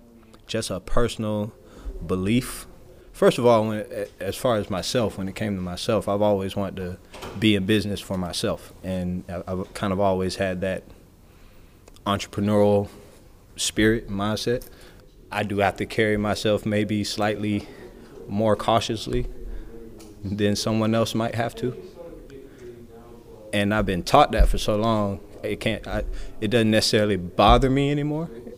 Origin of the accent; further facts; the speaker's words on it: St. Petersburg, Florida, United States; It just so happens in this 10-person class, two of us were from St. Petersburg, Florida. I was from the South Side.